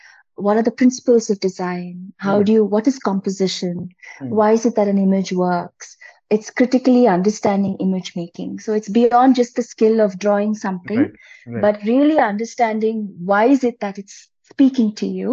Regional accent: Mumbai, Maharashtra, India; I grew up in Bombay

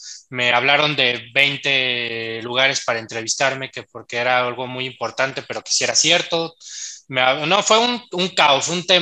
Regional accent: Guatemala; Entonces voy como guatemalteco a participar

